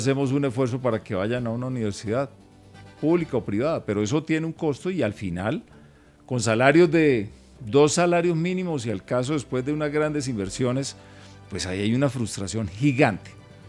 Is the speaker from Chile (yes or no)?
no; Colombia; como ciudadano, como colombiano, me duele muchísimo